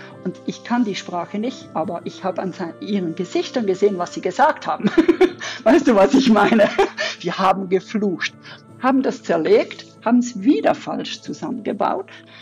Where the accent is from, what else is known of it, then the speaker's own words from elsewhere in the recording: Basel-Landschaft, Switzerland; Aufgewachsen bin ich aber in der Nähe von Basel, also eigentlich genau am Rand von Basel.